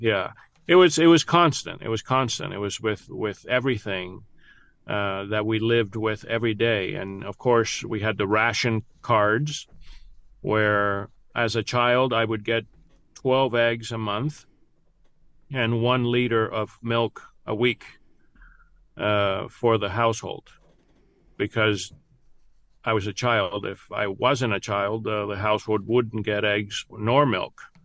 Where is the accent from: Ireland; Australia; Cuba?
Cuba; now in United States; Well, we were all forced to be communist pioneers. We were forced to talk about the imperialist Yankees